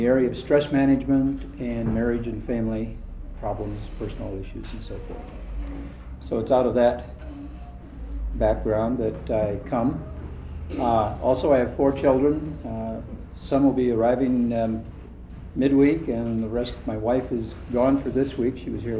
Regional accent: Portland, Oregon, United States; I'm from Portland, Oregon.

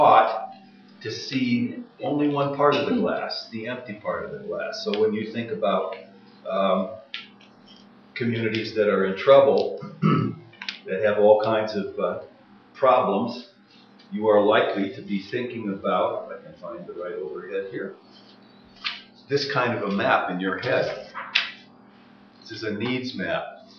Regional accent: Chicago, Illinois, United States; I come from Chicago, where my spouse Ingrid and I have lived for a long time and work and learn in.

